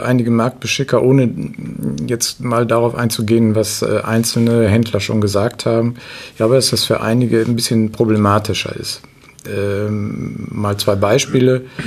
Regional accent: Cuxhaven, Lower Saxony, Germany; Nein, das ist leider ganz falsch. Ich komme aus Cuxhaven.

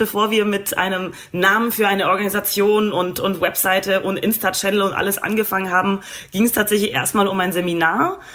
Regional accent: Poland; now in Germany; Ich wurde früher als Polin wahrgenommen, heute passiert das so gut wie gar nicht mehr, nur noch sehr, sehr selten.

